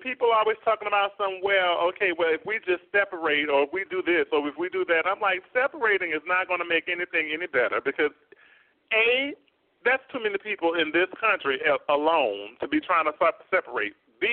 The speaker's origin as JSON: {"language": "English", "town": "New Orleans", "region": "Louisiana", "country": "United States", "tie": "born or raised there", "lives_now": "Atlanta, United States", "said": "I grew up in New Orleans, but I'm living here for the past 17 years in Atlanta."}